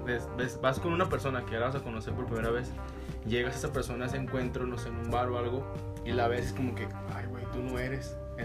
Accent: Torreón, Coahuila, Mexico; yo soy de acá de Torreón

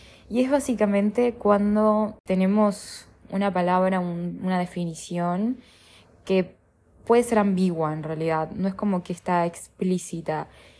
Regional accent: Artigas, Uruguay; fui a Artigas, o sea, fui a mi pueblo, a mi ciudad, a mi natalicio

